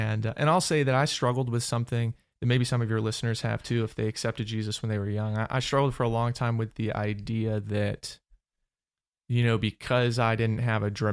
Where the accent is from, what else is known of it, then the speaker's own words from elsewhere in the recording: Monrovia, Maryland, United States; Yeah, so I grew up in a really small town in Maryland called Monrovia, Maryland.